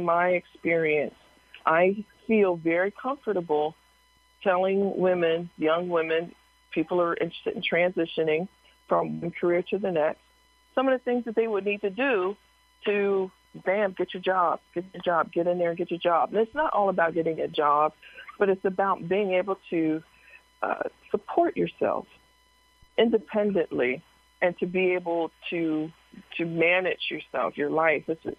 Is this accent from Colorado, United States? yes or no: no; Harrisburg, Pennsylvania, United States; I am from Harrisburg, Pennsylvania, born and raised, and did very well in high school, went to college for a STEM career, STEM training